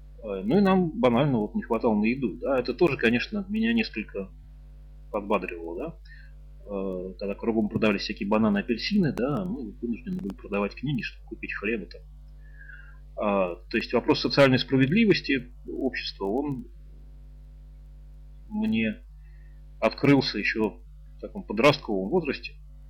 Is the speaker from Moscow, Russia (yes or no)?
yes; Moscow, Russia; я родился и вырос в Москве